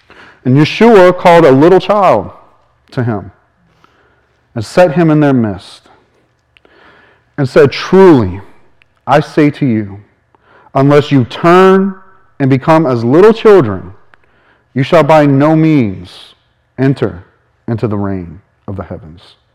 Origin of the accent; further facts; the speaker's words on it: La Rose, United States; Because when little Robert was growing up in La Rose, I lived in a single wide trailer.